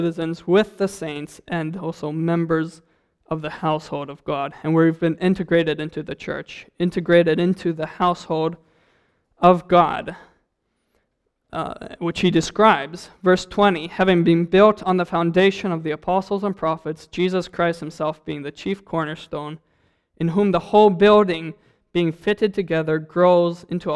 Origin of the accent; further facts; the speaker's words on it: Zambia; growing up in Zambia, you're kind of oblivious to a lot of things going on. And going back to Zambia